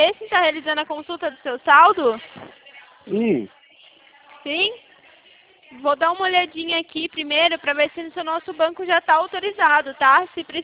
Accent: Sinop, Mato Grosso, Brazil; Eu sou aqui de Sinop.

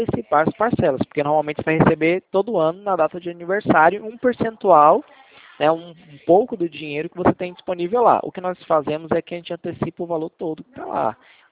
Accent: Goiânia, Goiás, Brazil; eu sou aqui de Goiânia. Eu falo de Goiânia, Goiás.

